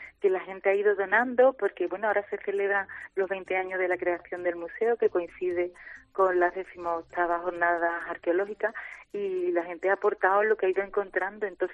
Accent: Mairena del Aljarafe, Andalusia, Spain; Yo soy de Mairena del Aljarafe y aparte de querer un lugar cercano, pues me gustaba mucho estar aquí en la naturaleza. Yo soy de campo

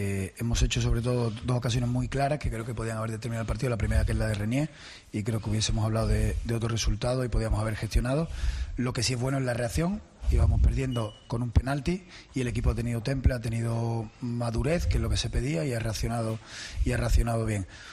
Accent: Spain; moved away; Yo soy español, también. Yo... Que lleve seis años fuera no significa que no vea fútbol.

